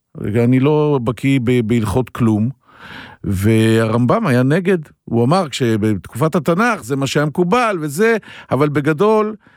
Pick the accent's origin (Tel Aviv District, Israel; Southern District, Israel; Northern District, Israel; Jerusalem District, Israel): Tel Aviv District, Israel; Holon; אני מחולון, גר בדירה סחורה, לא אליטה, לא.